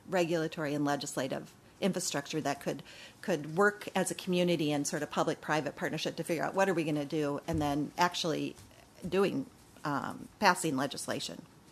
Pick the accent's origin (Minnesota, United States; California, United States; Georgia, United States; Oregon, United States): Minnesota, United States; And I'm hoping, as a Minnesotan, that is short-lived and kind of move back toward a more collaborative approach.